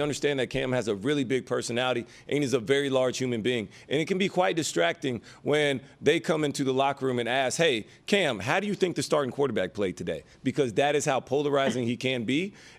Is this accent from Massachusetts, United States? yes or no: no; Prattville, Alabama, United States; I'm from Prattville, and you know it's very close to Auburn anyway.